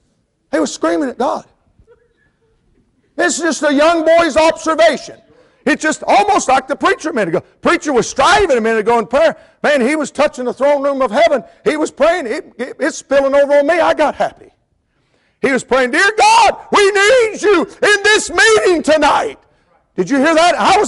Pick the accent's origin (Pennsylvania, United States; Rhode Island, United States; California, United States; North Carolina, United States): North Carolina, United States; also born or lived in Florida; I came from Florida as a young man, very young man. I was seven when we moved to North Carolina.